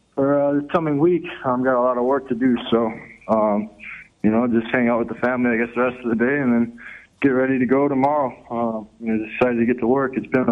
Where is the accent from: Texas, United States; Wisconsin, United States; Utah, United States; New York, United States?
Wisconsin, United States; Wautoma; I was just at my hometown in Wautoma.